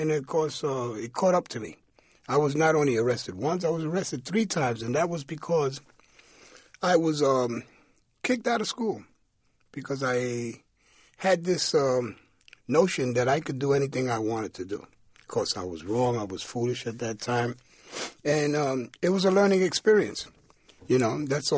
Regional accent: New York, United States; Well, you got to understand, growing up in El Barrio at that time, there were only two ways to escape that your environment.

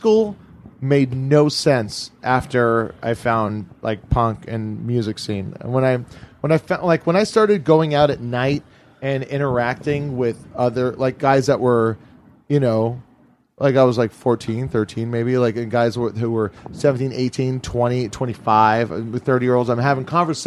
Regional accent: Hawaii, United States; I grew up in Hawaii.

